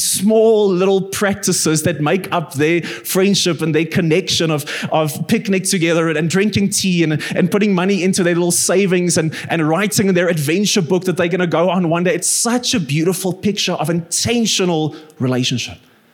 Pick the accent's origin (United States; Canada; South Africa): South Africa; Bloemfontein, Free State; I grew up in Bloem, so you need the ocean for your soul to rest.